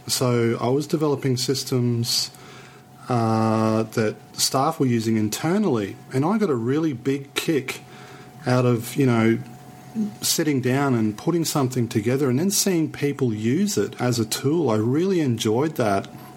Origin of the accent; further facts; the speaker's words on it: Brisbane, Queensland, Australia; now in Sydney, Australia; Yeah, I'm originally from Brisbane, but yeah. The beginning of 2011, I moved to Sydney. So I'm about 950 kilometres south of Brisbane.